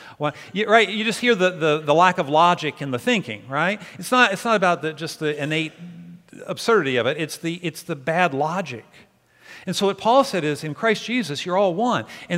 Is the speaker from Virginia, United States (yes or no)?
yes; Virginia, United States; And I didn't even know this history, and I grew up in Virginia.